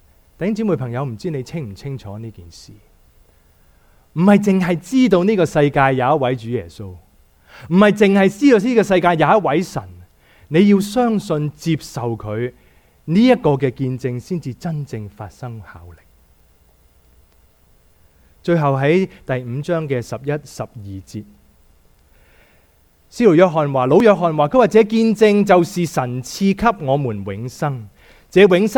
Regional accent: Hong Kong; 我细个经过搭11号巴士，香港一定经过大坑道有个虎豹别墅

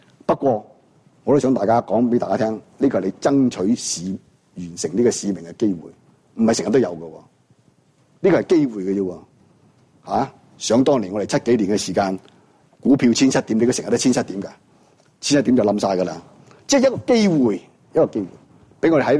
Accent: Guangdong, China; 我喜欢读个字的，我们广东人就读得到。

